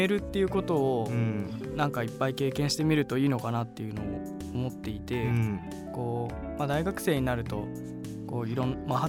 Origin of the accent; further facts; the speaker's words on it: Yamanashi, Japan; 自分はずっとあの山梨で生まれ育って大学まで山梨だったので、